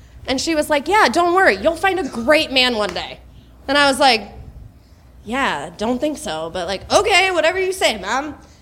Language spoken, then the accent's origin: English; Florida, United States; now in Fort Wayne, United States; I'm not made for the cold. I was born and raised in Florida.